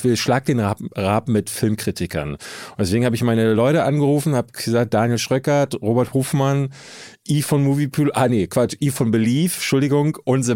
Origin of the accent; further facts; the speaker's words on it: Hamburg, Germany; ich komme doch aus Hamburg.